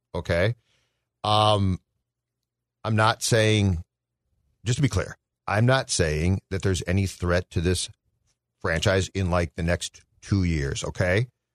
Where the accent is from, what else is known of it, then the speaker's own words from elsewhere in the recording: Florida, United States; This reminds me of my home growing up in Florida.